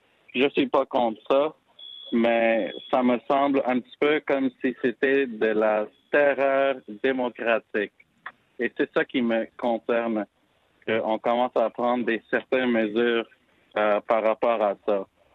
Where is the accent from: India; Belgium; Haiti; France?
India; French is a second language; now in Canada; Moi, je viens de l'Inde.